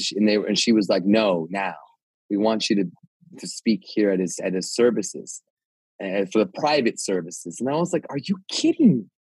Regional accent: Arizona, United States; He has been such a great representative for my home state, Arizona, where he's done so much for the communities there.

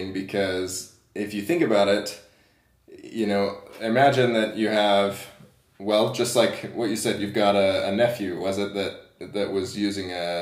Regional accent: Texas, United States; also born or lived in Arizona; Well, so I grew up in Texas and then moved to Arizona and then moved back out of Arizona, right?

